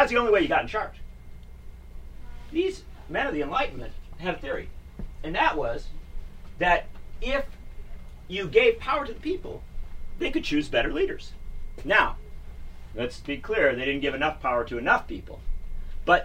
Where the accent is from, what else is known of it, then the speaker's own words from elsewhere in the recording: United States; I'm an American. We fought a revolution against those guys.